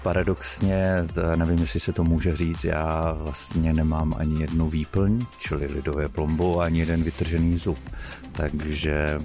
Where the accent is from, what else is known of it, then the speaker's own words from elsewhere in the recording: Havířov, Moravian-Silesian Region, Czechia; já pocházím z Havířova a v Havířově byl takový program fluoridace vody.